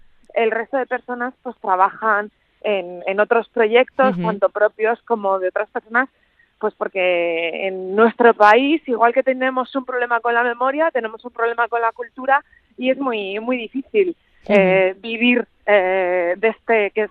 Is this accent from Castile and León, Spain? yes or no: yes; Valladolid, Castile and León, Spain; Yo vivía en Madrid, yo soy de Valladolid, pero me fui a estudiar a Madrid porque quería hacer teatro.